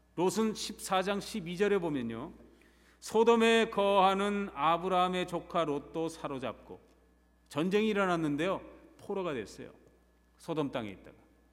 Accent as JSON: {"language": "Korean", "country": "South Korea", "said": "저도 한국 사람이지만 싫어하는 것 중에 하나가 뭐냐면 등수 매기는 거."}